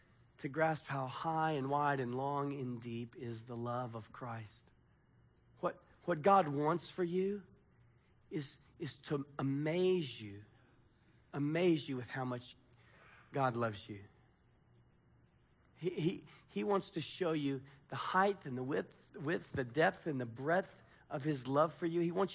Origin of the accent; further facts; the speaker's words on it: United States; I'm an American and I don't have my iPhone.